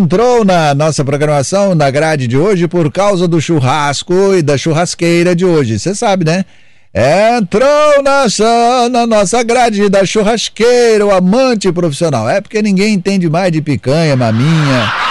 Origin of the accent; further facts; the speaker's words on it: Lavras, Minas Gerais, Brazil; Isso lá, quando eu era menino, lá em Lavras ainda, lá no sul de Minas.